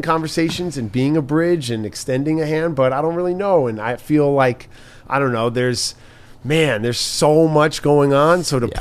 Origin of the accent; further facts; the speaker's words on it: New York City, New York, United States; Yeah. Yeah, growing up, that was our like that was growing up in New York City. Weird experiences.